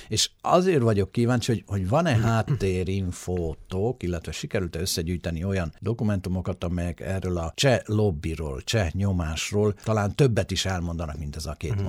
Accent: Transylvania, Romania; Nekem az a benyomásom erdélyiként, hogy egy kicsit túl reprezentáltak vagyunk.

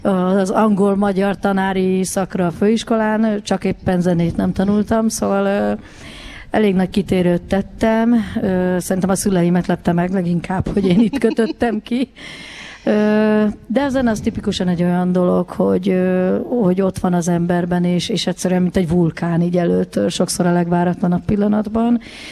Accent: Zalaegerszeg, Zala, Hungary; born there; also born or lived in Budapest; Hát Zalaegerszegen születtem, és ott 4 éves koromban elkezdtem járni zene óvodába.

